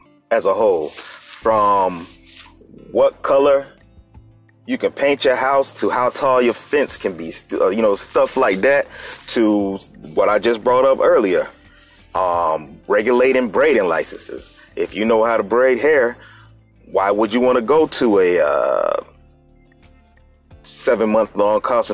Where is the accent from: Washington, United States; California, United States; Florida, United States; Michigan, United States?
Florida, United States; Palm Bay; also born or lived in Melbourne; I'm a Florida boy. Born and raised in the Melbourne, Palm Bay, Florida area. Graduate of Palm Bay Senior High School